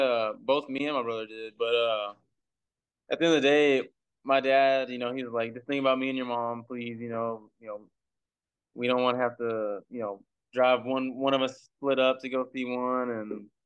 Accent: Beaumont, Texas, United States; Yeah, growing up in Beaumont, it gets pretty hot and humid down there.

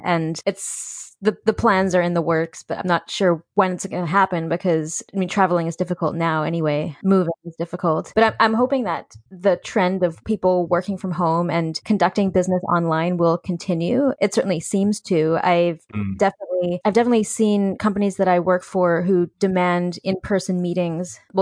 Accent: Victoria, British Columbia, Canada; now in New York City, United States; I mean, I grew up in Victoria, BC, so I have been used to having more space.

